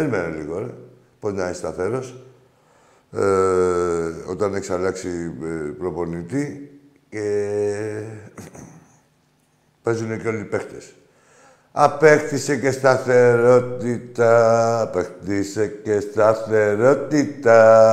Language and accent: Greek; Arkadi, Crete, Greece; Εντάξει, εγώ είμαι από το Αρκάδι.